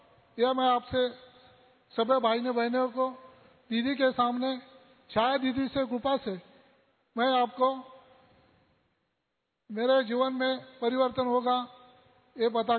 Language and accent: Hindi; Mumbai, Maharashtra, India; मैं बंबई से आया हूँ मुलुन ईस्ट में।